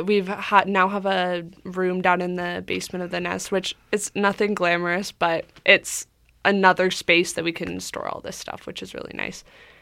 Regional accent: Boulder, Colorado, United States; moved away as an adult; now in Vancouver, Canada; I'm originally from Boulder, Colorado, but I moved to Vancouver to go to school here, as many of us did.

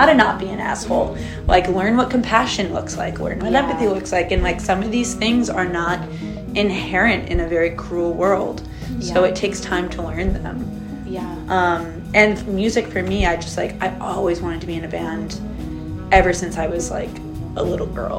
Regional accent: United States; especially as an American, when I was younger, like graduating high school, going to university

